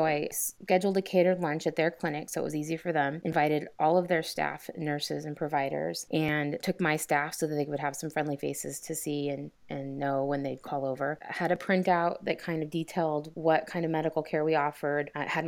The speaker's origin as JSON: {"language": "English", "town": "Redmond", "region": "Oregon", "country": "United States", "tie": "born or raised there", "said": "Well, I grew up in Redmond, Oregon, and my practice is just 30 minutes north of here in a little town called Madras."}